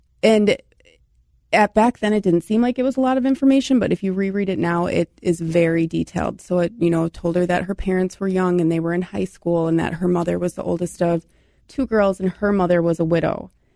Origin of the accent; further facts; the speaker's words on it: Minnesota, United States; Well, I am from the Twin Cities area. I moved down to Red Wing in 2023